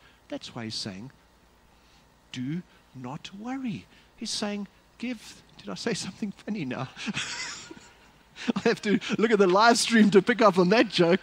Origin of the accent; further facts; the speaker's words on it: Kempton Park, Gauteng, South Africa; I grew up in Kempton Park.